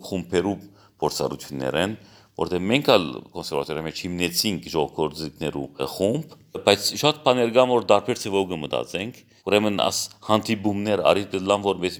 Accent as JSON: {"language": "Armenian", "town": "Damascus", "region": "Damascus Governorate", "country": "Syria", "tie": "born or raised there", "said": "որովհետև իմ հայրը եւ մայրը Դամասկոս ծնած են, ես Դամասկոս ծնած եմ, իմ դադիկներ մեծ հայրս, մեծ մայրս եկած են ասպանության ադեն Սուրիա եւ ոհմտեղ ծանոթացած ընտանիք կազմած են։"}